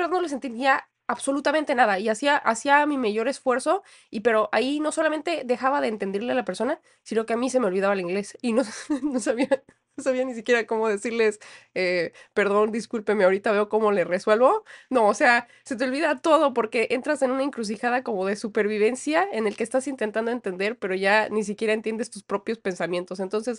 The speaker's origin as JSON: {"language": "Spanish", "country": "Mexico", "tie": "born or raised there", "said": "muy alejado a la realidad con la que yo crecí en México"}